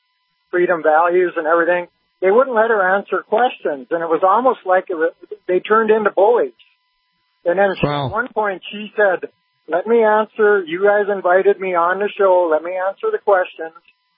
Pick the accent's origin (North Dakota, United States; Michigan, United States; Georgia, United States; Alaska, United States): North Dakota, United States; Rolette; First of all, I'm from Rolette.